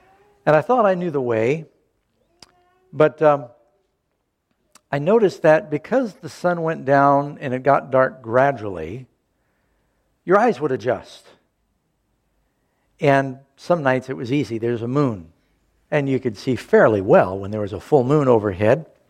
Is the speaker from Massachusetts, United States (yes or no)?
no; New York City, New York, United States; also born or lived in Southern California; You know, I grew up mostly in New York City, born in Southern California. I think I lived there till I was six.